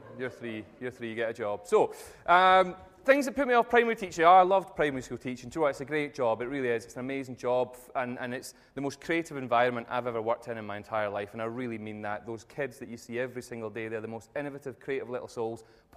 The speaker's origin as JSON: {"language": "English", "town": "Troon", "region": "Scotland", "country": "United Kingdom", "said": "But yeah, no, I'm from Troon."}